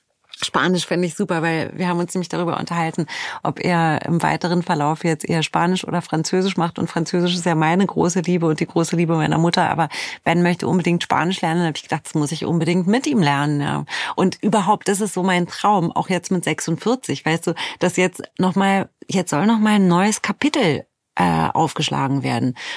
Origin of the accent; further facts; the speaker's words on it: Romania; Ich habe lange Zeit gedacht, dass das etwas sein müsste, was mit meiner Heimat, mit Rumänien zu tun hat